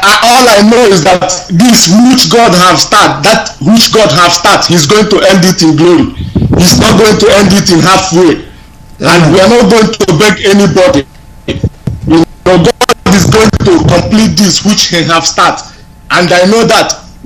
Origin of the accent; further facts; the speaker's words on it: Umuze, Anambra, Nigeria; now in Thailand; I'm from Anambra State, Umuze